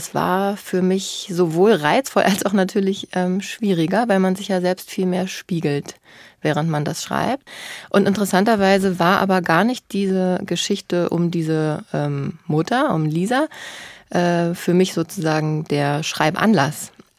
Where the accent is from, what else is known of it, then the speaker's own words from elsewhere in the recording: Berlin, Germany; Ich bin ja Berlinerin und ich schreibe natürlich unheimlich gerne über Berlin.